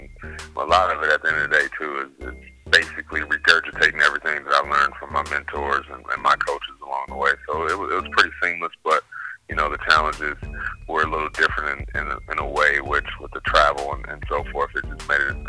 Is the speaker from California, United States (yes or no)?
yes; Oakland, California, United States; growing up in Oakland, like I said, that those two guys are huge pillars in the community.